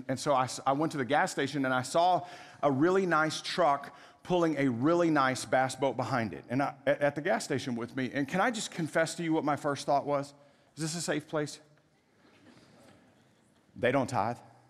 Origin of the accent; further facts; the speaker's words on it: Waco, Texas, United States; I grew up in Waco